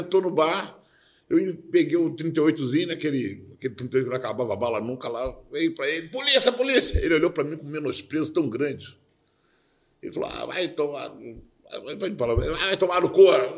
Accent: Magé, Rio de Janeiro, Brazil; Me trouxe lá da minha cidade de Magé.

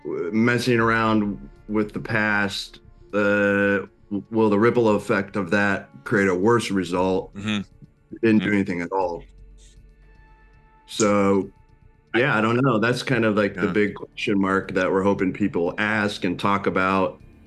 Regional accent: Ohio, United States; I grew up in Ohio, and we were ice skating as kids

